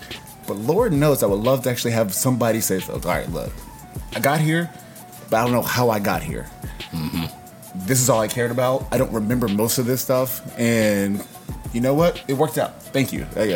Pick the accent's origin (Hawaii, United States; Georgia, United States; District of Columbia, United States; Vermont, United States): District of Columbia, United States; Washington; born there; So I was born in Southeast DC